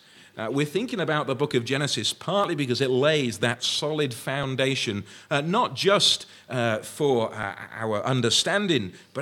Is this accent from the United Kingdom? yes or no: yes; Wrexham, Wales, United Kingdom; When I was growing up in Wrexham